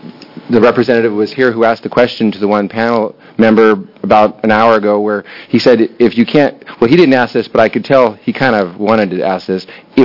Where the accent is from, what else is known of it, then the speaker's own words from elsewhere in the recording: Happy Valley, United States; I'm from Happy Valley